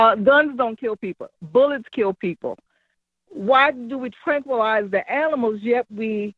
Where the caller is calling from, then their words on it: Louisiana, United States; I'm calling from Louisiana.